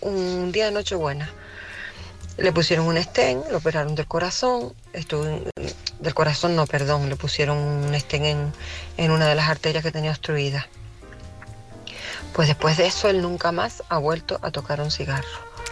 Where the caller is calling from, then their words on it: Tenerife, Canary Islands, Spain; de Tenerife